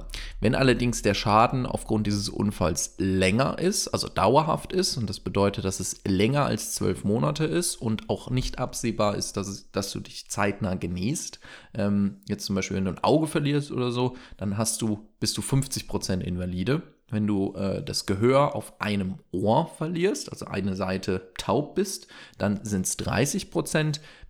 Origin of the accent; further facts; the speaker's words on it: Greece; now in Germany; Ah, Entschuldigung, ich wohne ja in Deutschland, weißt du, ich bin schon so lange da, ich habe das schon komplett, wie Lisa in Australien. Ach Gott, ich bin … aus Griechenland jetzt, na egal.